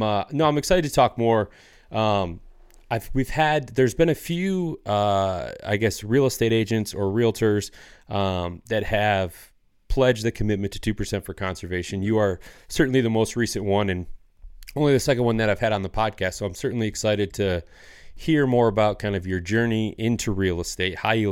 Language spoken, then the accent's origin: English; Michigan, United States; I grew up in Northern Michigan in a, you know, fairly small rural community.